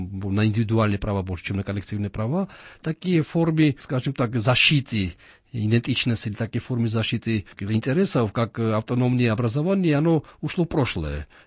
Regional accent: Georgia; Поэтому мы, грузины, очень, как и армяне, азербайджанцы

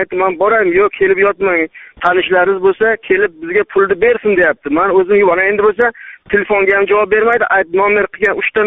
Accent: Fazli, Qashqadaryo Region, Uzbekistan; Men Qashqadaryodan, Kasbi tumanidan, Fazli qishlog'idan

